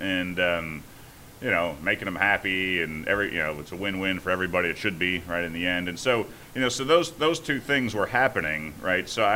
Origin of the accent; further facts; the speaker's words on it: Griffith, Indiana, United States; Griffith, Indiana.